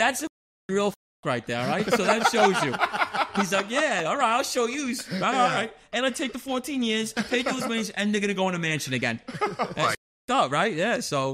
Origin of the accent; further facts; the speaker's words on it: New York, United States; But yeah, everyone knows I'm from New York most of the time when I talk, or Boston. Please don't say Boston.